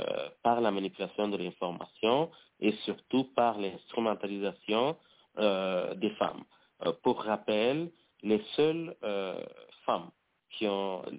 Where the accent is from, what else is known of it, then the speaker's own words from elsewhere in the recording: Rwanda; parce que nous sommes tous des Rwandais, nous sommes des citoyens et citoyennes rwandaises, le pays est à nous, le Rwanda c'est notre pays